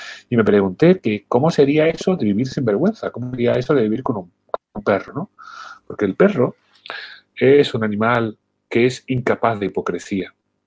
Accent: Andalusia, Spain; Yo soy andaluz y en Andalucía, mi tierra, bueno, pues estamos continuamente riéndonos, ¿no?

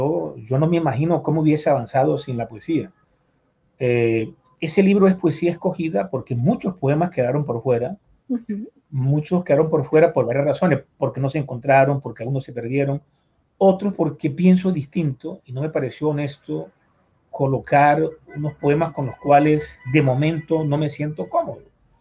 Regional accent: San Juan del Cesar, La Guajira, Colombia; En el año 74, en mi pueblo San Juan del Cesar, hubo una sonada

